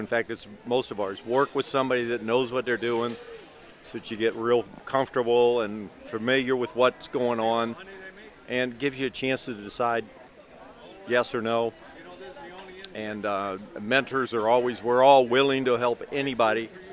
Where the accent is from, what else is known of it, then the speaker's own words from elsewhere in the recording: St. Charles, Missouri, United States; I'm from St. Charles, Missouri, and I'm the assistant up here.